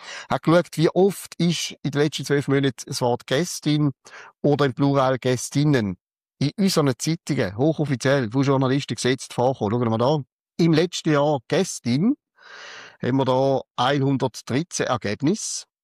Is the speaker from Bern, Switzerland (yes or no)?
no; Mörschwil, St. Gallen, Switzerland; Mürschwil ist das Kaff, wo ich aufgewachsen bin. Muss man nicht kennen.